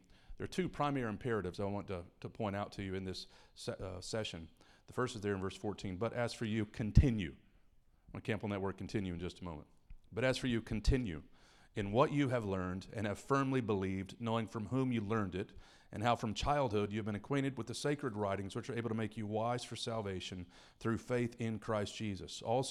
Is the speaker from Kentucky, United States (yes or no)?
yes; Kentucky, United States; also born or lived in Detroit, Michigan; I was born in Detroit, grew up in Kentucky, went to college on a baseball scholarship.